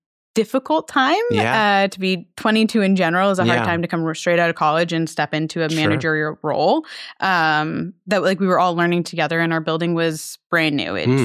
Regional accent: Washington, United States; Here in Washington.

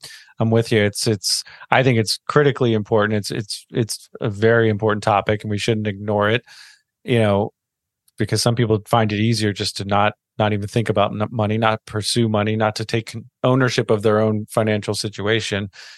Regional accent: Maryland, United States; Yep, I've ventured out a little bit, but we're back. At least for the foreseeable future, we're in Baltimore County, Maryland.

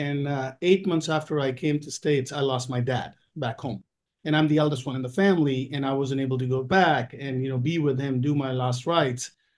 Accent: India; moved away as an adult; I'm originally from India. Came here when I was 24 years old and I've been here now 24 years.

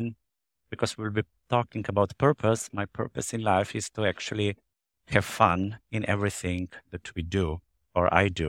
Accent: Slovenia; I'm coming from Slovenia, which is the green piece of Europe.

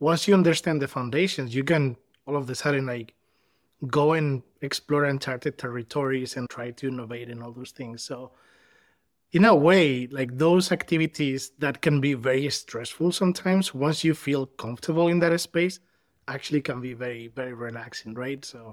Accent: Spain; now in United States; Because I'm living in the United States and I'm Spanish. I'm from Spain. So that's like the first thing, like, how did I jump like the ocean? I was studying in Spain engineering

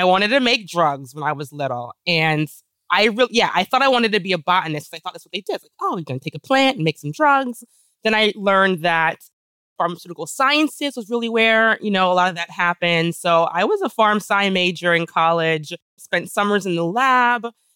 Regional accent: Queens, New York, United States; So I am from Queens, New York, New York City.

